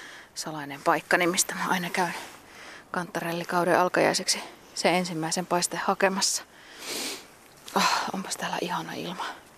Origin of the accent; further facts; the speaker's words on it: North Karelia, Finland; Mä oon kotoisin sieltä semmoista isojen korpialueiden kätköistä Pohjois-Karjalasta ja kulkenut metässä pitkän aikaa.